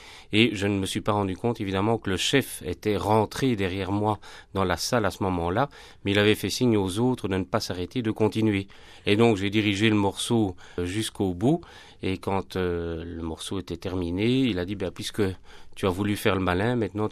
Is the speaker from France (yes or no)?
no; Braine-le-Château, Walloon Brabant, Belgium; Nous sommes originaires d'un village près de Bruxelles qui s'appelle Braine-le-Château.